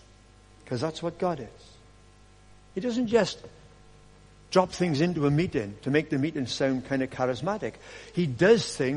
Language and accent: English; Wales, United Kingdom; Well, don't be English because I'm Welsh, okay?